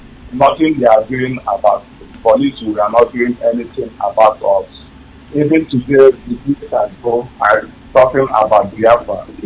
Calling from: Malaysia; I'm calling from Malaysia.

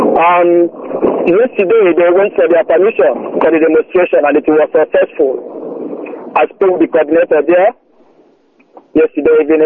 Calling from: Nagoya, Aichi, Japan; I'm calling from Japan.

